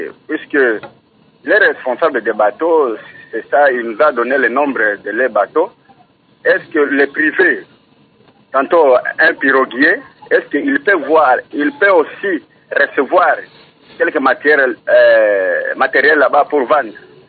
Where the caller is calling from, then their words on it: Bandundu, Kwilu, DR Congo; Puisque ici chez nous, à Bandundouville, nous sommes au bord de la rivière Kwilukwango.